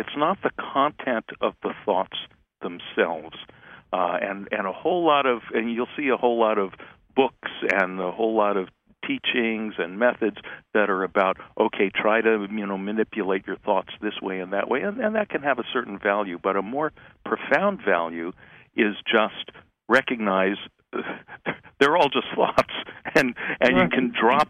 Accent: California, United States; And then I was growing up in the California in the mid-60s, and it was a perfect place to be.

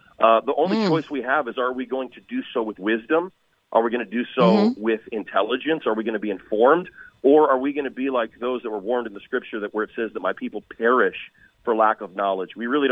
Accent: Florida, United States; before I'm an American, before I am a Floridian, before I'm white, before I'm male, before I'm straight, I'm a Christian.

